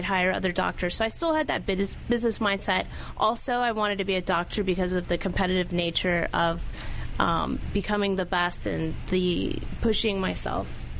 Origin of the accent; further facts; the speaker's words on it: El Paso, Texas, United States; I'm from El Paso, Texas.